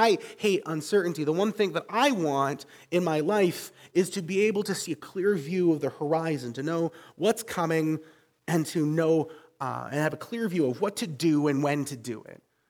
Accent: Canada; And I'm from Canada

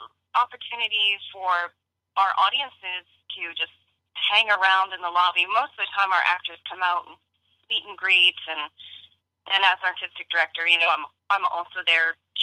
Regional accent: Canada; I'm Canadian and grew up in Canada

